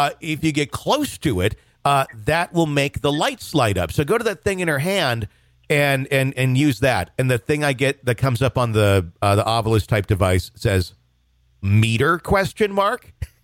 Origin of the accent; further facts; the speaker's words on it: Wisconsin, United States; I was visiting my hometown cemetery in Wisconsin.